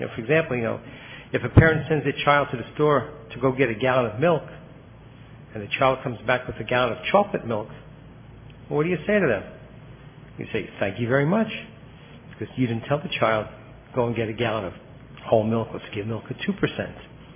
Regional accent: Coral Springs, Florida, United States; I'm up here from Coral Springs, Florida.

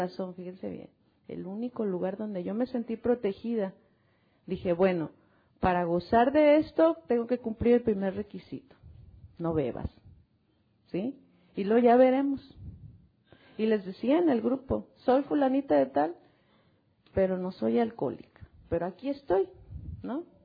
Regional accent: Tequila, Jalisco, Mexico; mi pueblo pichurriento es mundialmente conocido porque pues ahí hacemos el tequila. Ahí se inventó, ¿verdad? Y hacemos feliz a mucha gente todavía ahí en Tequila

